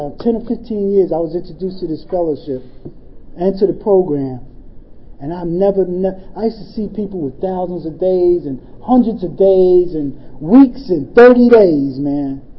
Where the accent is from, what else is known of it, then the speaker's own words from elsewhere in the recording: Corona, New York, United States; also born or lived in Long Island City / New Jersey; because I'm originally from New York, from Corona, who moved to Long Island City, who hung out in Harlem, who then hung out in Astoria, and then moved to New Jersey, who then joined the Army